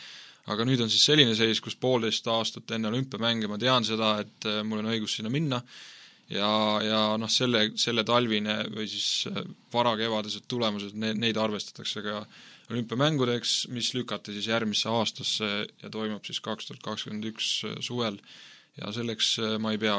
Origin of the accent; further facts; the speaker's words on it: Kuressaare, Saare County, Estonia; ma olen siis sündinud ja kasvanud Saaremaal, Kuressaares ja olen pärit neljalapselisest perest. Aastal 1985 on minu nii-öelda sünniaasta.